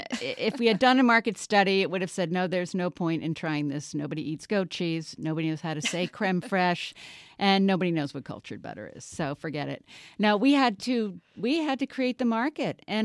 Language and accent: English; New Jersey, United States; also born or lived in France; now in Vermont, United States; I grew up in New Jersey. I went to France, lived on a farm, made cheese, charcuterie, butter, all those wonderful things like creme fraiche.